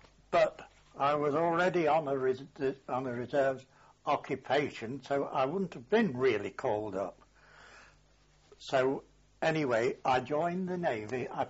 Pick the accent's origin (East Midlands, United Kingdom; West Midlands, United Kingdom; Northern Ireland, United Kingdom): East Midlands, United Kingdom; Derby; I was born on October the 18th, 1909, of English parents in Derby, Derbyshire. Went to the council school at Derby